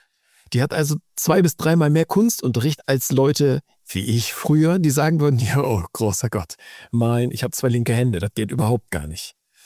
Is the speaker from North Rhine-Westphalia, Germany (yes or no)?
yes; Siegen, North Rhine-Westphalia, Germany; wir sind hier, ich komme ja aus Siegen, wir haben hier so ganz viel Bergbau früher gehabt